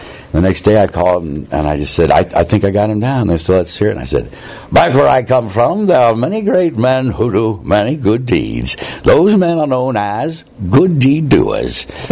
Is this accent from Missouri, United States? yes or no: yes; St. Louis, Missouri, United States; I grew up in St. Louis. I was a big St. Louis Blues fan.